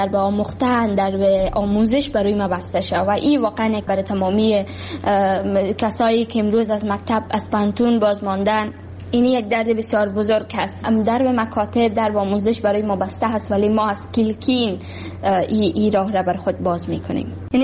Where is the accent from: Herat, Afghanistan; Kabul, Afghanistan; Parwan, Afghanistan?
Kabul, Afghanistan; also born or lived in Baghlan; من در سال 2005 در ولایت بغلان بعد دنیا آمدم و درسای ابتدایی خود را همچنان در کابل خواندم